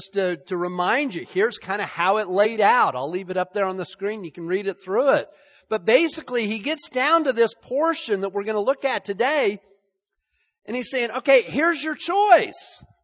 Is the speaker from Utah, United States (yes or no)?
yes; Salt Lake City, Utah, United States; I grew up in Salt Lake City, and after going there last week, seeing that temple again and hanging around those people